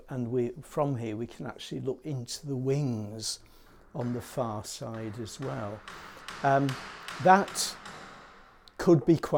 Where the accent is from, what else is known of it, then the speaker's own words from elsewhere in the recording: Morecambe, North West England, United Kingdom; when I was growing up in Morecambe, the traditional seaside holiday still ruled the roost.